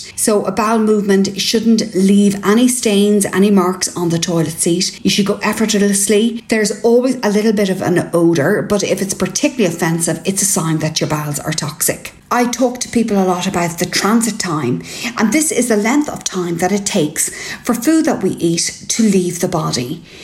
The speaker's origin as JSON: {"language": "English", "country": "Ireland"}